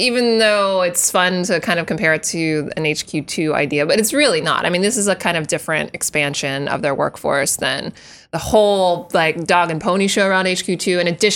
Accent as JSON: {"language": "English", "region": "New York", "country": "United States", "said": "I'm a New Yorker, you're a New Jerseyan, but you live in this area."}